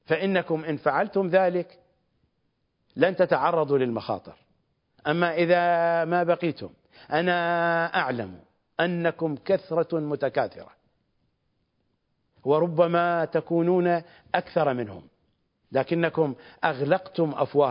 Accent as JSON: {"language": "Arabic", "country": "Iraq", "said": "إذا ما وصلت إلى نقطة حدودية من حدود بلدي العراق فإنهم سيوقفوني"}